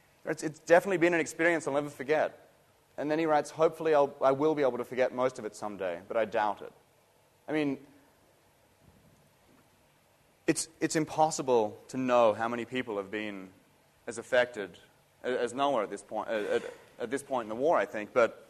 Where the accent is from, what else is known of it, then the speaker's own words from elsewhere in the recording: New York, United States; I come from New York. I can get therapy.